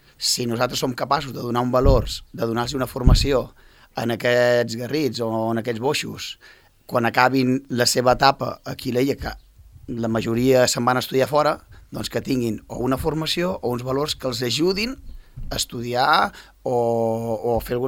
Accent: Catalonia, Spain; on t'he entrenat jo venc de Catalunya

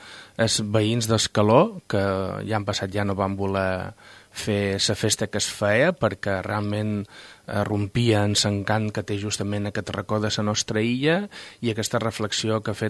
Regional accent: Ibiza, Balearic Islands, Spain; I que consti que quedi ben clar que som eivissenc

